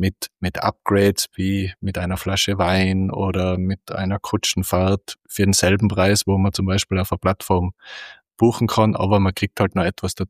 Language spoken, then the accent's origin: German; Tyrol, Austria; ich bin aus Tirol, vielleicht hört man es ein bisschen.